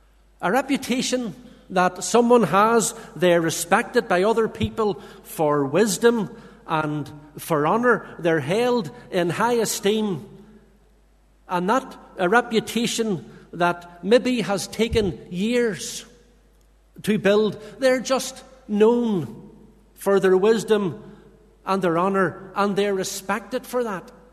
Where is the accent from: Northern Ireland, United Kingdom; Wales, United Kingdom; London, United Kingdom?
Northern Ireland, United Kingdom; Lisburn; And I remember growing up in Lisburn, a congregational church, and I started to attend the midweek when I was 14.